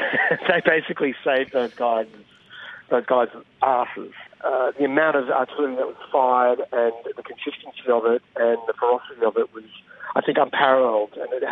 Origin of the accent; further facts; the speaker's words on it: Australia; And that's not my role as an Australian filmmaker to tell their story.